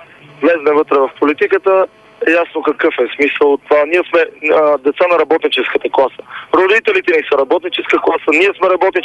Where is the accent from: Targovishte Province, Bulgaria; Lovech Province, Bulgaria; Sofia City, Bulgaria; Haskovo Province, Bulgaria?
Sofia City, Bulgaria; Balsha; съм от Балша, от село Балша.